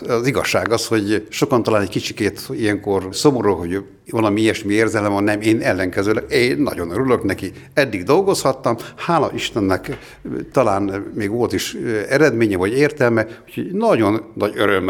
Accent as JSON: {"language": "Hungarian", "region": "Borsod-Abaúj-Zemplén", "country": "Hungary", "said": "egy teljesen tradicionális református családban nőttem fel. Hegyaljai vagyok"}